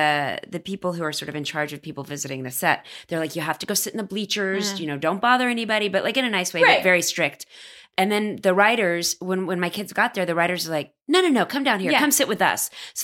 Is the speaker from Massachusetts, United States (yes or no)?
no; Dallas, Texas, United States; I grew up in Dallas where there were a lot of Jews, but at my school there was like 7 kids.